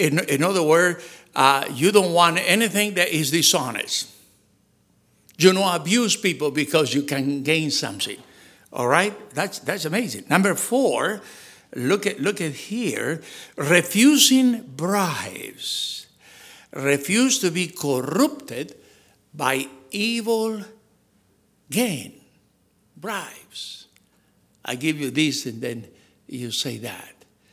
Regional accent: Argentina; English is a second language; I said, not only I'm an American, I'm an Argentinian.

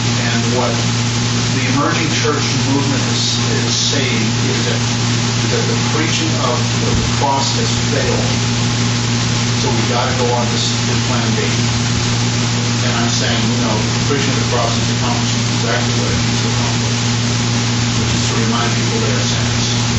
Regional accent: United States; And I was born in the United States. I lived all my life in the United States.

